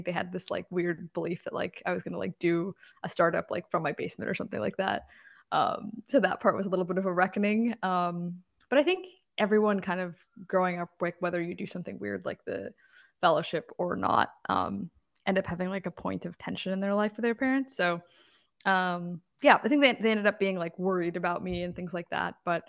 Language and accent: English; Virginia, United States; So I grew up in Northern Virginia, and my parents were like super against any like international travel in terms of like when it came to family vacations.